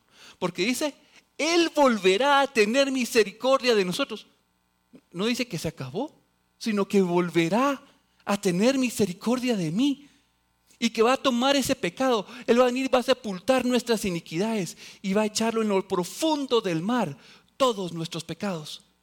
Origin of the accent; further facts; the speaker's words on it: Guatemala; born there; yo nací aquí en Guatemala, ¿sí? Soy por nacimiento tengo el derecho a la nacionalidad guatemalteca. Pero ¿qué creen? Mi papá es español.